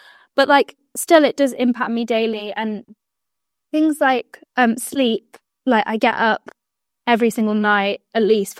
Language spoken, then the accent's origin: English; Warrington, North West England, United Kingdom; we suggested doing it around Alder Hey or like in that sort of like northwest area, which is where I'm from Warrington.